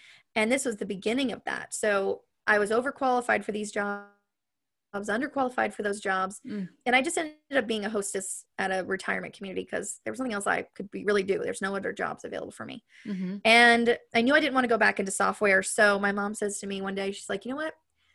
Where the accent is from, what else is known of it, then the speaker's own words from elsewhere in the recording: Ohio, United States; My mom and my dad moved to Florida. I was originally from Ohio. I grew up there, was there for 20 years.